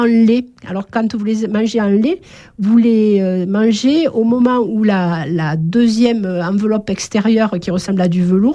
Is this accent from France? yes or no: yes; Nîmes, Occitanie, France; born there; je suis née à Nîmes. Donc, à Nîmes, dans le jardin de ma grand-mère, il y avait deux amandiers.